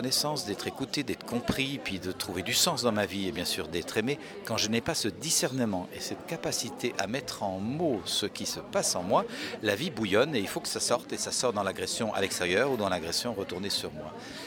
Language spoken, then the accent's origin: French; Belgium; je suis belge